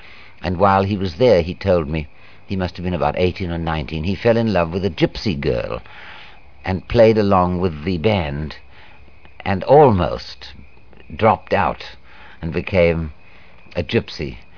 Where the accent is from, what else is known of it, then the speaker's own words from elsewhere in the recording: Cape Town, Western Cape, South Africa; born there; I was born on September the 17th, 1906, in Cape Town, the Union of South Africa.